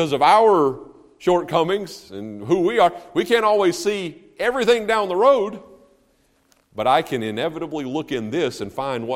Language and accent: English; United States; Now, I'm an American. And I'm a Christian